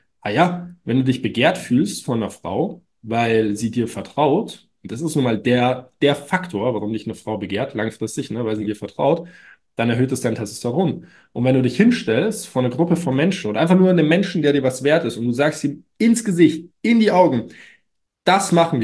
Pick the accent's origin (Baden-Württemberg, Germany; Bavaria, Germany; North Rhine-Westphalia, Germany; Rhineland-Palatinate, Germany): Bavaria, Germany; Munich; weil ich glaube, das ist noch ein echter Pfundskerl, sagt man bei uns in München.